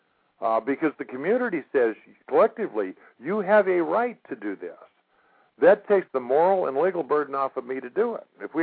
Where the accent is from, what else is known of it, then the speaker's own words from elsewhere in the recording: Florida, United States; And they knew I was from Florida, so they said, " … will you sit on the jury?"